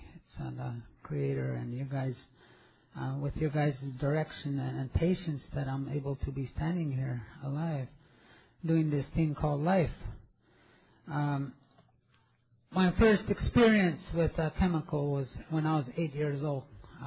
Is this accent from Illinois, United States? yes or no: no; Rosebud, South Dakota, United States; also born or lived in St. Paul, Minnesota; I come from Rosebud, South Dakota, by way of St. Paul, Minnesota.